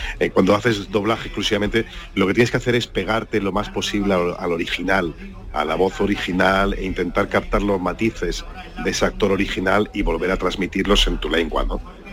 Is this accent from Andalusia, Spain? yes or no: yes; Algeciras, Andalusia, Spain; moved away as an adult; also born or lived in Granada; now in Madrid, Spain; yo he nacido y criado en Algeciras hasta los 18 años. A los 18 me fui a Granada a estudiar Derecho durante 2 años